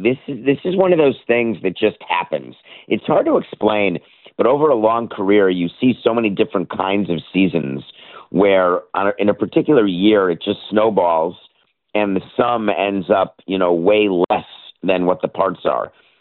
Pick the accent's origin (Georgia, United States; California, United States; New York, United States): New York, United States; But that's, you know, PTSD from growing up in New York.